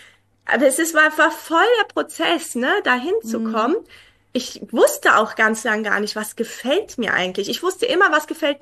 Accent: Iran; Also wir sind ja Iraner

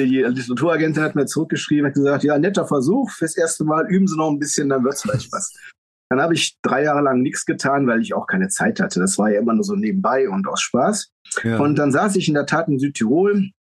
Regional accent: Düsseldorf, North Rhine-Westphalia, Germany; now in Hahn, Germany; Ich bin geborener Düsseldorfer, also städtisches Umfeld gewohnt. Und nach Hahn bin ich ja Liebe wegen gezogen.

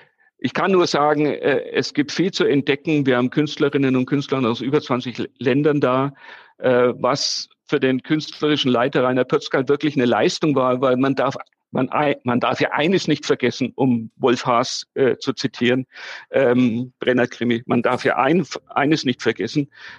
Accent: Nuremberg, Bavaria, Germany; Ich bin im Nürnberger Westend groß geworden.

